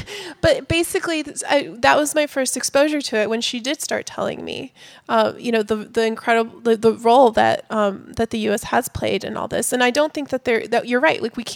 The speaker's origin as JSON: {"language": "English", "town": "Miami", "region": "Florida", "country": "United States", "tie": "born or raised there", "said": "And this is me growing up in Miami."}